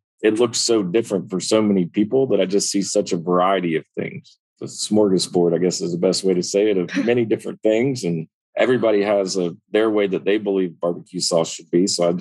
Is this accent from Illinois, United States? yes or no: no; Raleigh, North Carolina, United States; From Raleigh, North Carolina, on the East Coast, about midway between New York and Miami.